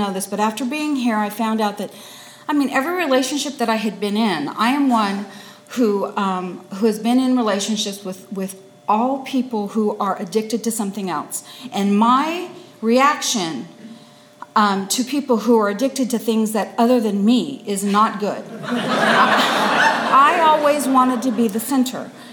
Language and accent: English; United States; English is a second language; I came to the United States probably like when I was born in the United States, but I came back I guess I was about 4 years old, and I didn't speak a lick of English.